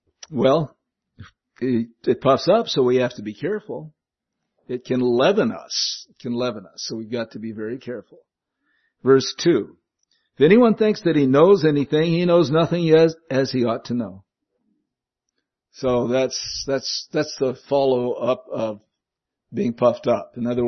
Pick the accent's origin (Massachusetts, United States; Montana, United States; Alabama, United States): Montana, United States; Chinook; I grew up with in Chinook, Montana, and there was a girl in our class called Helen.